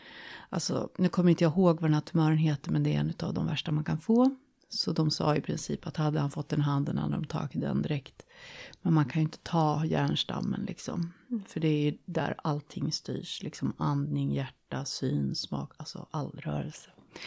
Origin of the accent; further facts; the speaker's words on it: Jämtland County, Sweden; now in Stockholm, Sweden; Jag är 50 år. Jag kommer från Jämtland. Flyttade ner till Stockholm i början på 90-talet.